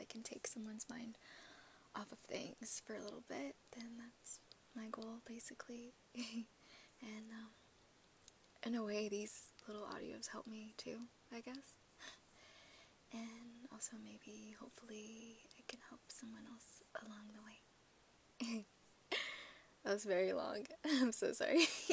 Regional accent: Arizona, United States; born there; I was born in Arizona.

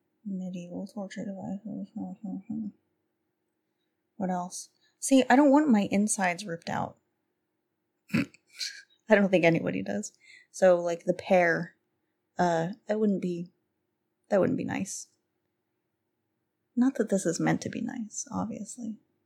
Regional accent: United States; I'm an American, so if you couldn't tell. So I'm mixed up with all kinds of shit.

